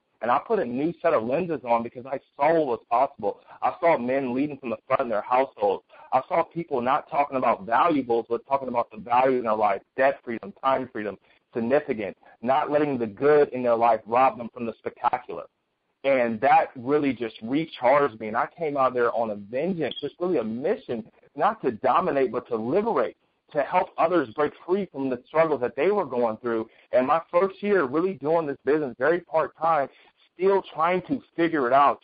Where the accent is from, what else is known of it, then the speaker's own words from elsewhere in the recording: Oakland, California, United States; coming from where I grew up in Oakland, California